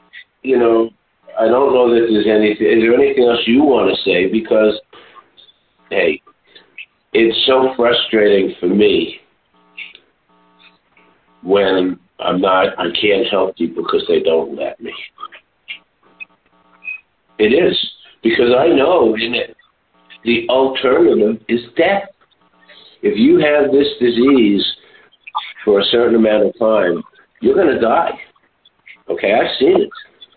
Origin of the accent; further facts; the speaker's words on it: New York, United States; I'm from New York.